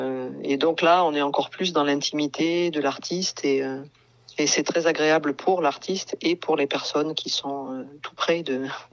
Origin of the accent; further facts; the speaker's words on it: Terrasson, Nouvelle-Aquitaine, France; Moi j'ai grandi à Terrasson, j'étais à l'école à Terrasson, au collège à Terrasson, j'ai été à l'école de musique aussi de Terrasson